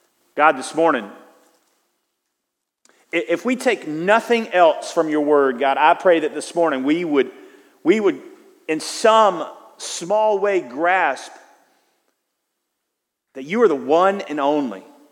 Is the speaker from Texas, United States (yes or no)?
yes; Houston, Texas, United States; And I was from Houston, and I remember going and thinking, "Wow, unbelievable."